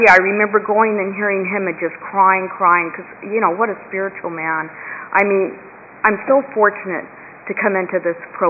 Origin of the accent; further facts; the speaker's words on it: Pomona, California, United States; I was from South Gary in Pomona.